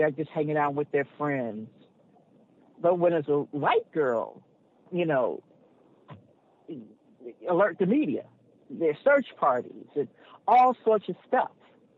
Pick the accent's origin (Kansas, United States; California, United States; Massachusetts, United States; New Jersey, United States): California, United States; Los Angeles; I'm like, look, I grew up in South LA, okay? And I grew up in a time where, you know, back in the day when we didn't even lock our doors.